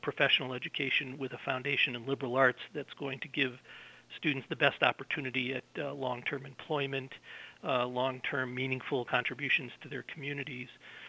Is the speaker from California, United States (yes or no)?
no; Lee, Massachusetts, United States; I grew up in Lee. My father worked in Pittsfield, and so I know kind of that Lee-Pittsfield connection pretty well.